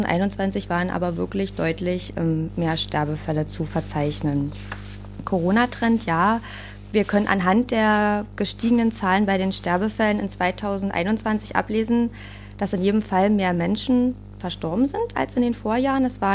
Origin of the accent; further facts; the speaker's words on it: Cottbus, Brandenburg, Germany; Ich bin in Cottbus geboren und aufgewachsen.